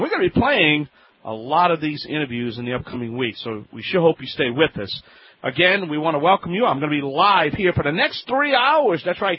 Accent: New Orleans, Louisiana, United States; here in the Big Easy, my hometown of New Orleans, Louisiana.

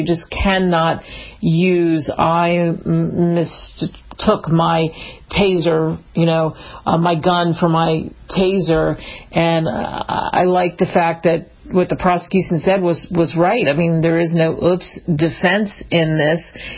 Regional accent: Philadelphia, Pennsylvania, United States; I grew up in Philly, and my brother-in-law is a cop.

